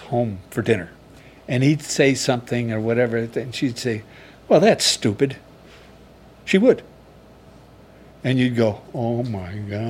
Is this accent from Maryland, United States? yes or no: no; Chicago, Illinois, United States; Well, I grew up in Chicago, the west side of Chicago, and we had 10 kids